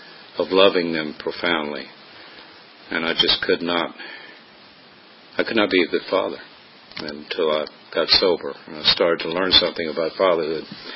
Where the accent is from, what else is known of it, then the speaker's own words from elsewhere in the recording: Danville, Virginia, United States; I was brought up in Southern Virginia, in Danville, and my dad was an alcoholic.